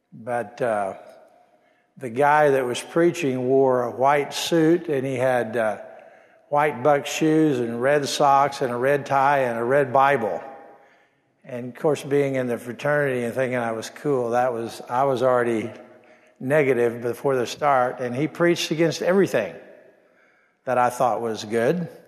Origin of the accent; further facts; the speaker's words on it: Oklahoma City, Oklahoma, United States; So I was born in Oklahoma, and went to high school in Oklahoma City, and went off to college in 1961, the fall.